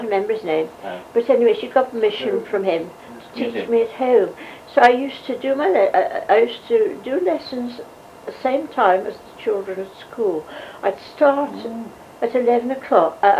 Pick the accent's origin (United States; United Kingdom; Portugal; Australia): United Kingdom; Shatterford, West Midlands; I was born in Shatterford, which in those days was a real country place. I mean, we were 5 miles from Kidderminster and about 10 from Bridge North